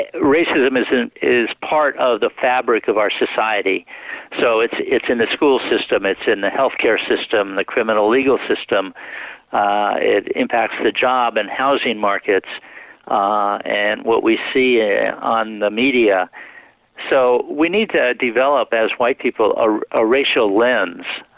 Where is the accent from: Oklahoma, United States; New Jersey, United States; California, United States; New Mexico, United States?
California, United States; I grew up in California thinking racism was a problem in the South.